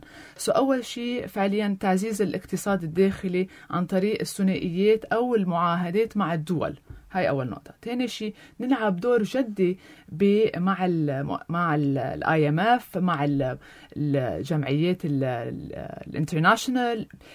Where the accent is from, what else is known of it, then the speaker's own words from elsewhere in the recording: Lebanon; نحن كشعب لبناني